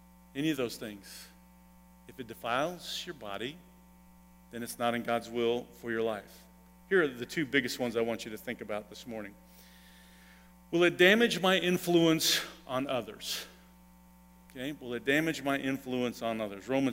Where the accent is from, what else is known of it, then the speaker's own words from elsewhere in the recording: Germany; I grew up in Germany where beer drinking was like Coca-Cola, okay?